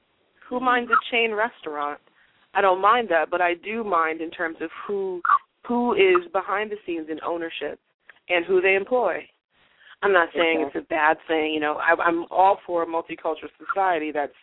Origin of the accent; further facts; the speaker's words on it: Massachusetts, United States; now in New York, United States; I'm in New York, but I grew up in Massachusetts.